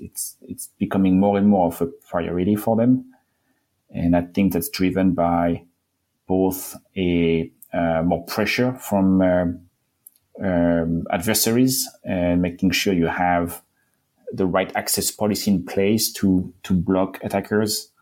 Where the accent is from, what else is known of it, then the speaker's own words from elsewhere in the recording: France; moved away as an adult; now in Chicago, United States; I grew up in France, moved to the United States in 2005 for grad school, and then moved from grad school to Chicago